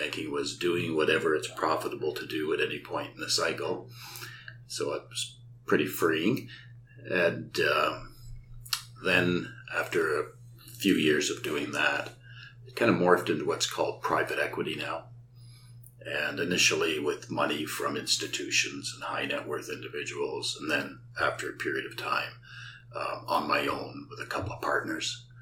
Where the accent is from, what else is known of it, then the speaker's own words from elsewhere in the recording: Milton, Ontario, Canada; And I grew up in Milton and went to the University of Windsor because it was a brand new university and a 61% average could get you in.